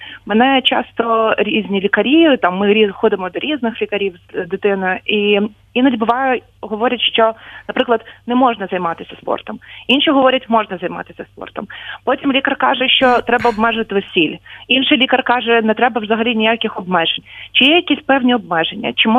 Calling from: Kyiv, Ukraine; і я з Києва.

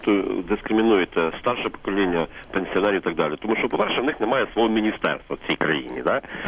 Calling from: Khmelnytskyi Oblast, Ukraine; Це Хмельниччина

